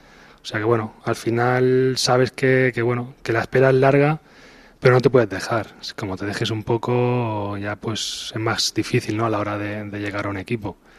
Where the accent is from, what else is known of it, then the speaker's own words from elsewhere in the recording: Tarragona, Catalonia, Spain; yo soy de allí de Tarragona.